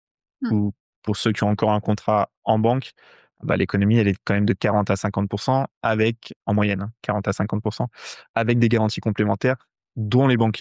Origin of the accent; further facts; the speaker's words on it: Limoges, Nouvelle-Aquitaine, France; Limoges, c'est là où j'ai grandi, c'est là où j'ai toute ma famille, mes amis.